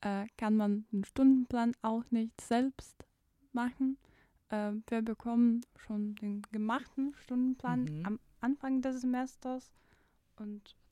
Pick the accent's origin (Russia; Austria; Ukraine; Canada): Russia; moved away; da gab es viele Menschen aus meinem Heimatland, also aus Russland. Und da gab es auch viele Menschen, die Russisch können.